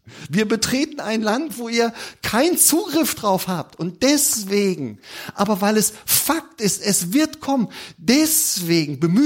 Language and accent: German; Germany; Aber jetzt gehen wir aber an diese Themen, ne, wo wir als Deutsche sagen, wer glaubt denn sowas?